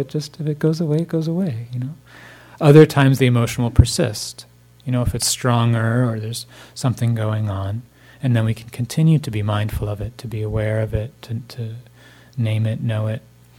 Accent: New Jersey, United States; I grew up in New Jersey here, so, you know, East Coast winters, and it was a wool turtleneck.

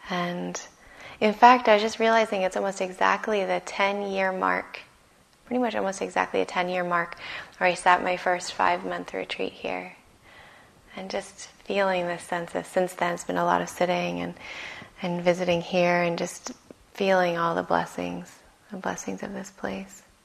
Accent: Ashland, Oregon, United States; I come from Southern Oregon, which is the land of the Latgawa people, a small town called Ashland.

